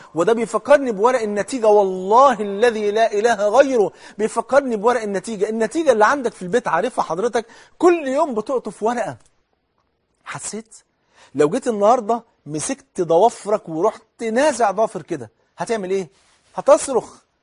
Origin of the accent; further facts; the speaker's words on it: Old Cairo, Cairo Governorate, Egypt; عندنا في الحي اللي أنا تربيت فيه في مصر القديمة